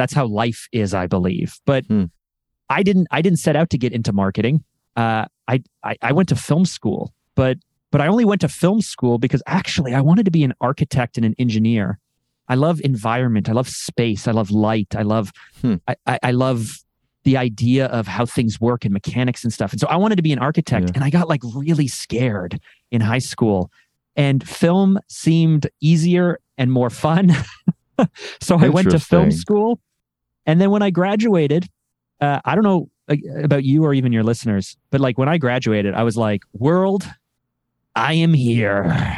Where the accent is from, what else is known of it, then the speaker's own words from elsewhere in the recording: Toronto, Ontario, Canada; I'm Canadian. So I live just outside of Toronto, Canada, and I grew up here.